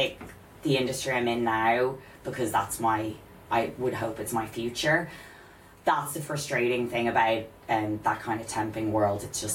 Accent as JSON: {"language": "English", "country": "Ireland", "said": "I can be very negative, don't get me wrong, I'm Irish"}